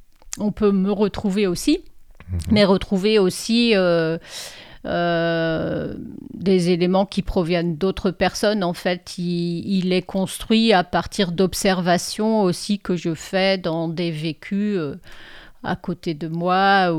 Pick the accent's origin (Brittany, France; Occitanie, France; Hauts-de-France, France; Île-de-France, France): Brittany, France; puisque je suis née dans les Côtes d'Armor, plus du côté du Finistère, et que je suis née dans un milieu où les deux langues étaient présentes.